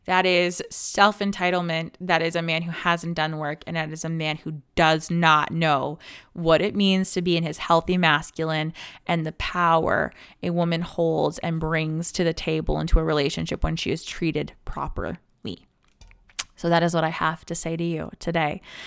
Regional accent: Canada; because I'm Canadian and we don't get access to creator funds.

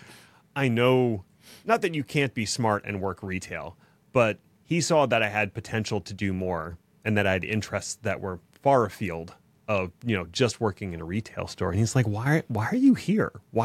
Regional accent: Pennsylvania, United States; And I born and raised in Pennsylvania.

